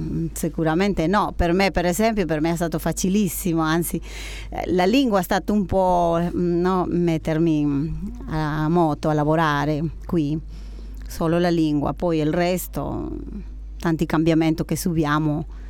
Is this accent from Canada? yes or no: no; Peru; Italian is a second language; moved away as an adult; now in Italy; proprio quando ero nel mondo del lavoro in Perù, nel mio paese